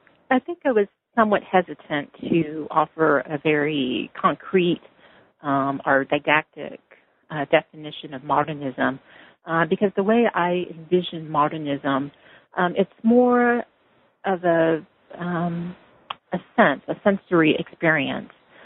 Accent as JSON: {"language": "English", "region": "Louisiana", "country": "United States", "tie": "born or raised there", "said": "But I grew up in Louisiana and went to school in Massachusetts and also in the Bay Area at UC Berkeley."}